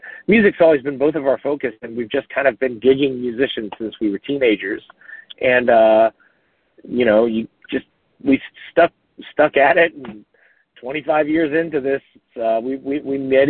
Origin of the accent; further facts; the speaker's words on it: North Carolina, United States; also born or lived in Latin America; I lived most of my adult life in Latin America, and kind of wound back up in my home state of North Carolina during the pandemic.